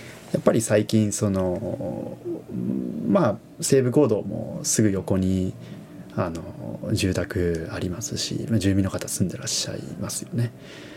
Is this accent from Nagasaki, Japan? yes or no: yes; Nagasaki, Japan; now in Kyoto, Japan; 僕は長崎からはるばるやってきてます